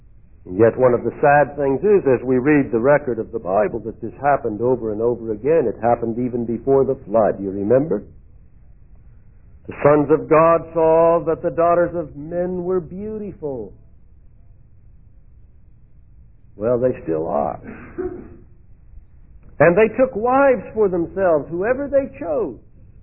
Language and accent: English; Iowa, United States; I remember when I was growing up in Iowa, there was a family not too far from us